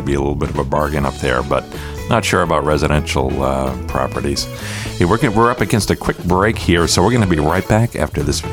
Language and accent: English; Portland, Maine, United States; in my hometown of Portland, Maine, on a day like this in November?